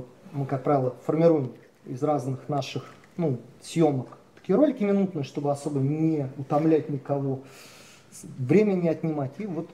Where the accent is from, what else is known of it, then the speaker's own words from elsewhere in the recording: Saint Petersburg, Russia; Ну, из Питера даже подешевле, что приятно, поскольку я сам из Питера родом.